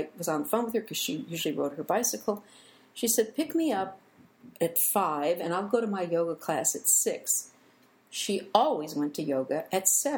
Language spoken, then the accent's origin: English; California, United States; I explained that I was visiting from California, that I really couldn't walk very far